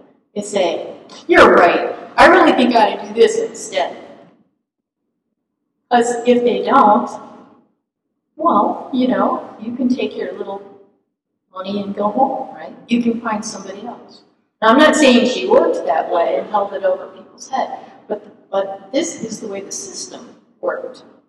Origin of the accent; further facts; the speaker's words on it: Chicago, Illinois, United States; I'm from Chicago. I think I knew this growing up without having read about Rome.